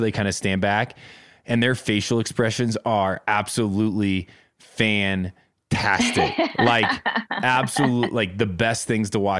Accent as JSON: {"language": "English", "town": "Boston", "region": "Massachusetts", "country": "United States", "said": "I'm from Boston. Like, I've seen a lot worse than a guy saying he wanted fame."}